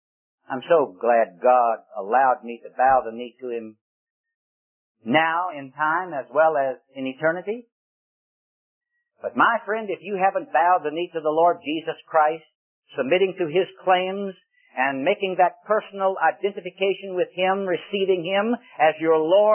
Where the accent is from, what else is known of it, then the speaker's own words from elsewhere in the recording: Richmond, Virginia, United States; in my hometown of Richmond, Virginia.